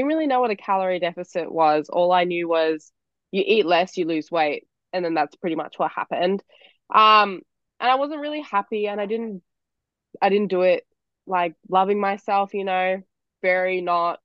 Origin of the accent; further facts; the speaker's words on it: Melbourne, Victoria, Australia; I'm 24. I'm from Melbourne, Australia